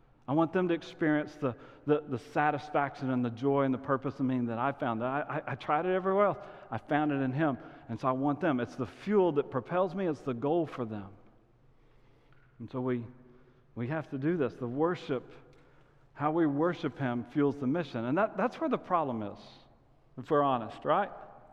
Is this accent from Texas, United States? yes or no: yes; Angleton, Texas, United States; now in Rockwall, United States; I'm born and raised in Texas. I live in Rockwall, but I grew up down close to where Mike was. I'm in a town called Angleton, home of the Wildcats, purple and white, fight, fight, fight. That's where I grew up.